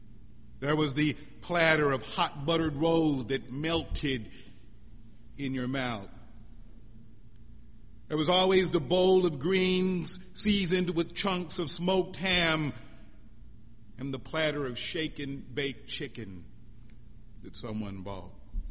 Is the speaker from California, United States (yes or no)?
no; Missouri, United States; I remember experiencing that abundance as a teenager growing up in Missouri.